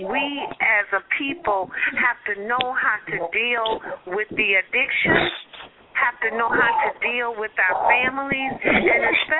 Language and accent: English; Compton, California, United States; growing up in Compton, you know, it was all everywhere, you turned.